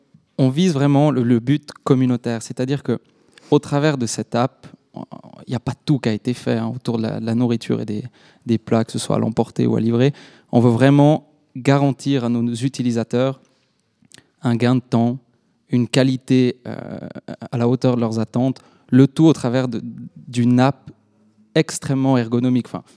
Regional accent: Valais, Switzerland; En tant que Valaisan, on peut inviter un ou deux.

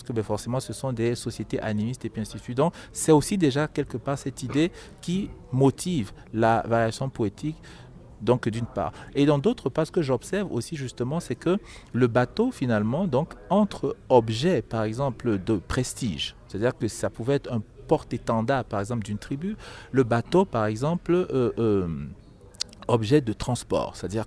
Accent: Bali, Northwest Region, Cameroon; born there; un Camerounais, un Douala, parce que je suis d'origine Douala, comme vous l'avez rappelé, c'est-à-dire que de Bali, donc je suis né à Bali

